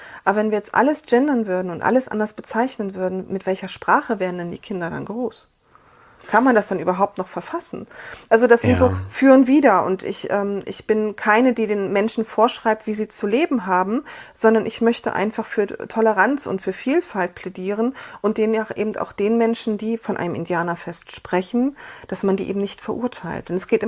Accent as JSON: {"language": "German", "region": "Saxony", "country": "Germany", "said": "ich meine, ich komme aus der Nähe von Radebeul, da ist alles"}